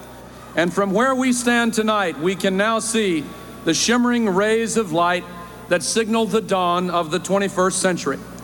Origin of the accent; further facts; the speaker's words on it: Tennessee, United States; I would like to thank the people of my home state of Tennessee